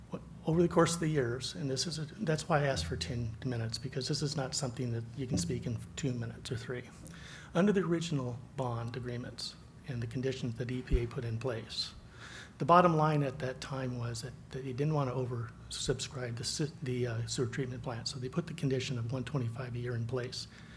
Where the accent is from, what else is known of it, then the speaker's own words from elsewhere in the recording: Murrieta, California, United States; I'm from Murrieta, California.